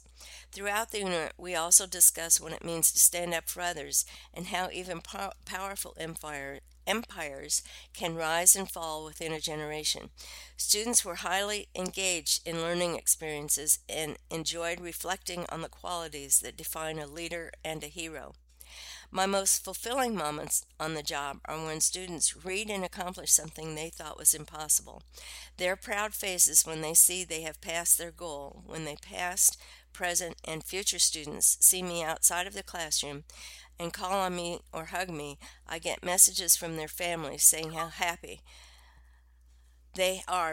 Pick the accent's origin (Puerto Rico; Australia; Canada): Puerto Rico; San Sebastian; in my hometown of San Sebastian, Puerto Rico.